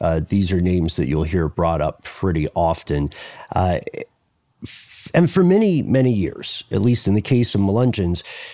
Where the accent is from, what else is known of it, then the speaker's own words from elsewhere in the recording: Los Angeles, California, United States; "Okay, I'm from Los Angeles, bro. I don't know what you want me to tell you."